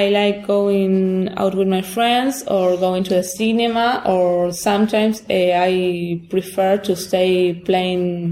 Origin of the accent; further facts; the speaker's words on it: Argentina; English is a second language; I am from Argentina, and I am 17 years old.